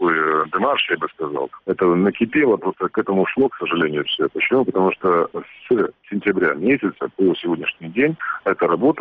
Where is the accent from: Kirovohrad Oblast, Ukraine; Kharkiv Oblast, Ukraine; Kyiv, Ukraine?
Kyiv, Ukraine; же узнают, что мы из Киева